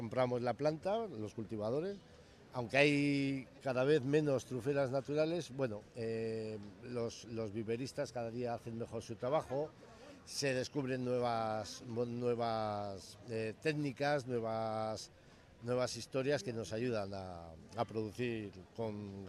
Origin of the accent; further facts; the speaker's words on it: Santa Cruz de Campezo, Basque Country, Spain; soy de Santa Cruz de Campezo.